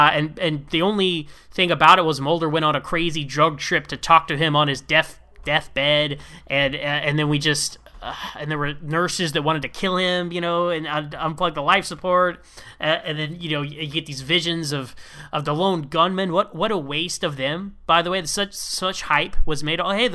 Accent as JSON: {"language": "English", "town": "Houston", "region": "Texas", "country": "United States", "said": "Well, being a Texan, I'm from Texas. I live in Houston."}